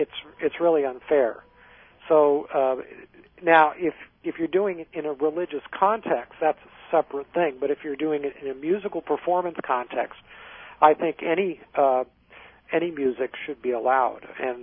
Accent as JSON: {"language": "English", "region": "California", "country": "United States", "tie": "born or raised there", "said": "and this is, see, I grew up in California. Maybe I have a different perspective than some people on this."}